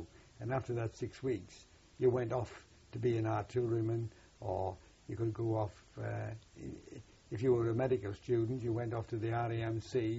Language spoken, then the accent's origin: English; North East England, United Kingdom; accent: Geordie; and me being a Geordie, I don't think the twins should ever meet as far as the language was concerned.